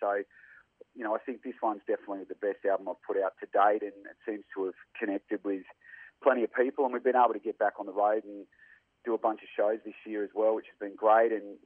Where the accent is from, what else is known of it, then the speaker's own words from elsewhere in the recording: Australia; I can remember, you know, growing up on the Northwest Coast and tuning into the ARIA Awards every year